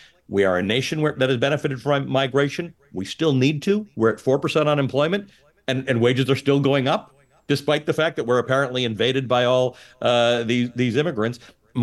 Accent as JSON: {"language": "English", "country": "Canada", "tie": "born or raised there", "said": "I wasn't white in a fairly white society, but that wasn't a major issue growing up in Canada."}